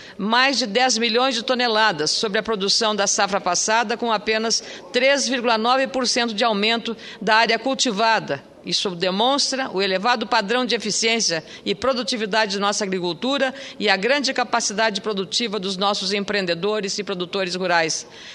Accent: Rio Grande do Sul, Brazil; lá no meu estado, Rio Grande do Sul

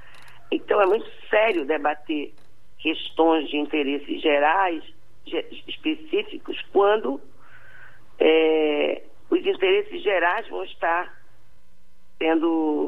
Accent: Alenquer, Pará, Brazil; inclusive de onde eu sou originária. Eu sou filha de Alenquer, uma cidade do Baixo Médio Amazonas, de Tapajós, tão abandonada quanto todas as cidades paraenses, mas, digamos assim, distantes da capital paraense.

